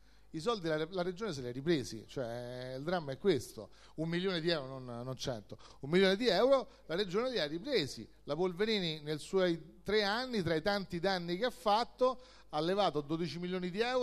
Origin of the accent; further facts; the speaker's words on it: Rome, Lazio, Italy; io sono cresciuto a Donna Olimpia, grandi palazzi fatti negli anni 60